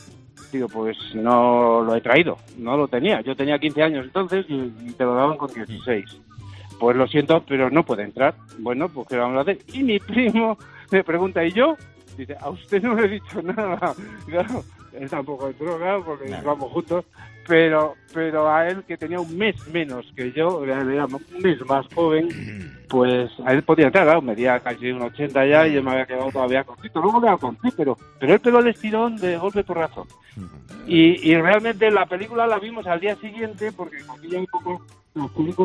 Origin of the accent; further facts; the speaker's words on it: Jerez de la Frontera, Andalusia, Spain; also born or lived in Madrid; yo pasaba los veranos con mi familia en Jerez, yo soy de Jerez, vivíamos en Madrid y íbamos a Jerez.